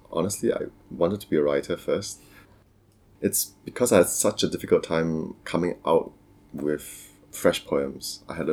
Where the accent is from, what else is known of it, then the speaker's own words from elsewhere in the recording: Singapore; now in Singapore / New York, United States; I'm from Singapore. I live between Singapore and New York now.